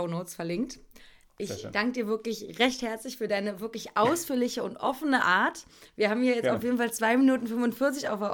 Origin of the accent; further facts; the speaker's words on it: East Germany, Germany; Ich komme aus dem Osten